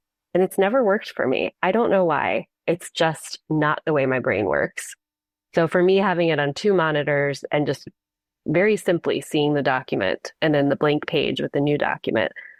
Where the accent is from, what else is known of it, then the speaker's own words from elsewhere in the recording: New Orleans, Louisiana, United States; just as a Jewish kid, especially a Jewish kid growing up in New Orleans, where we were sort of the clear minority.